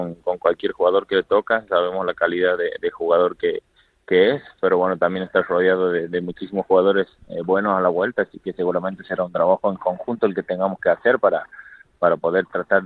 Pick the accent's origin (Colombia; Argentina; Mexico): Argentina; Santiago del Estero; now in Spain; Yo soy del norte, de Santiago del Estero.